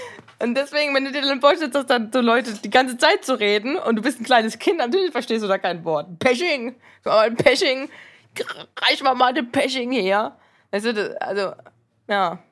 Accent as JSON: {"language": "German", "town": "Mannheim", "region": "Baden-Württemberg", "country": "Germany", "accent": "Mannheim", "said": "ich komme halt aus Mannheim. Vierenheim, Mannheim. Also, so bin ich halt."}